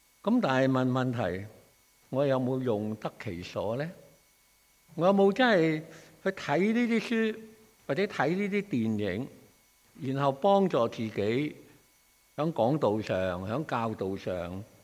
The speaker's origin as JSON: {"language": "Cantonese", "country": "China", "said": "我哋中國人話啊，悠然自得"}